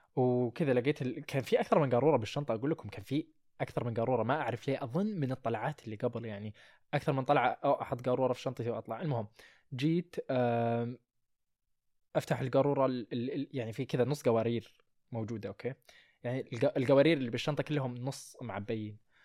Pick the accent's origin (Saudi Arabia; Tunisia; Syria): Saudi Arabia; انا هندي انا سعودي انا خليجي